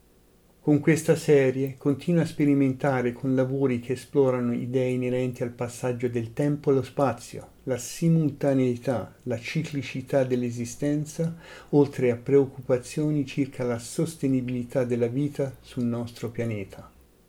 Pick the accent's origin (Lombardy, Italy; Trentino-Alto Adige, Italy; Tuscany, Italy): Tuscany, Italy; Siena; born there; fortezza medicea cinquecentesca di Siena, Italia, la mia città, il mio paese di nascita.